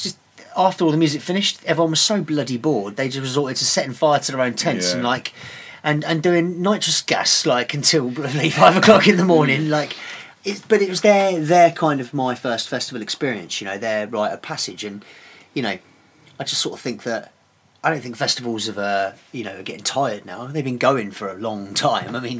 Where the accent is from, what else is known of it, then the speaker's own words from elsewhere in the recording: Reading, South East England, United Kingdom; I grew up around near Reading.